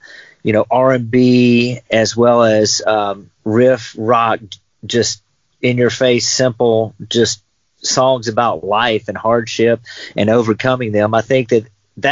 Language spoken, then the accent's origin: English; Georgia, United States; being from the South, only maybe an hour away from Macon, we grew up on